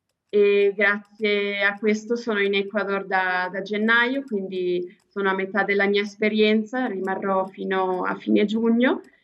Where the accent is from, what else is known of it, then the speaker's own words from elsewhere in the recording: Tesserete, Ticino, Switzerland; ho 25 anni, sono di Tesserete